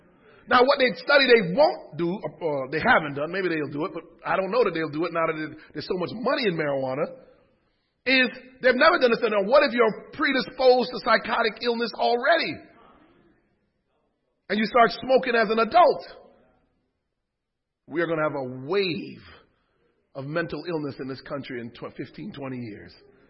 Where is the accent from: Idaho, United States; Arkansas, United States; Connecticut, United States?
Connecticut, United States; When I look at hip-hop, and I grew up in Connecticut, I used to go down into the Bronx, to Third Avenue to shop, and down into Brooklyn to shop.